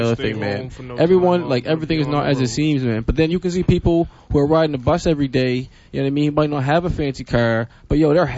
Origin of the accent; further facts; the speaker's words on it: East Preston, Nova Scotia, Canada; I'm African Nova Scotian, I'm from East Preston, it's an African Nova Scotian community, 300 years old, just outside Halifax.